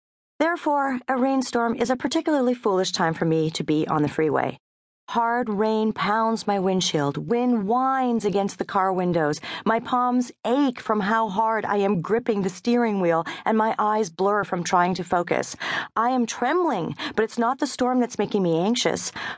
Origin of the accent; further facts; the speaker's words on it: Winnipeg, Manitoba, Canada; I was raised in Winnipeg, an excellent Canadian city of pleasant and cultured people.